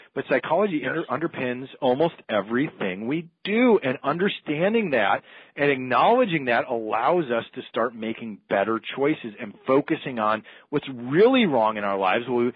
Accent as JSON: {"language": "English", "region": "Minnesota", "country": "United States", "tie": "born or raised there", "said": "where I grew up in Minnesota, it would probably be called a mountain, right?"}